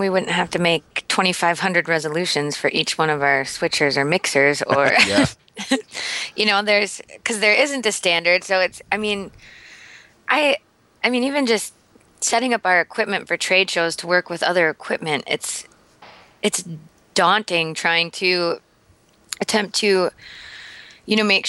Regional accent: Minnesota, United States; I'm from Minnesota. I can say that.

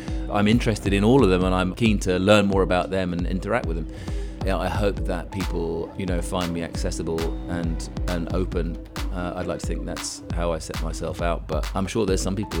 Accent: Cairo, Cairo Governorate, Egypt; The interest in cheese came about because, growing up in Cairo, it was the early 1970s. President Nasser had just died. We moved there just before he died.

